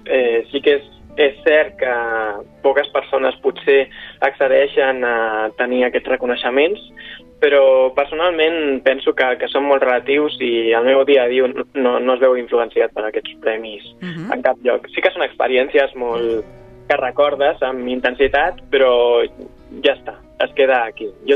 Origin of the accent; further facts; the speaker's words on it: Cerdanyola del Vallès, Catalonia, Spain; Jo que sóc de Cerdanyola del Vallès, és a dir, som veïns.